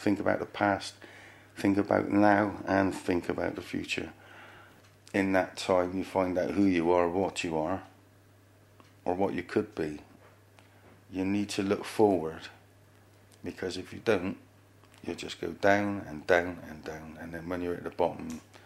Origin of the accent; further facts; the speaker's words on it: Bristol, South West England, United Kingdom; I'm from Bristol.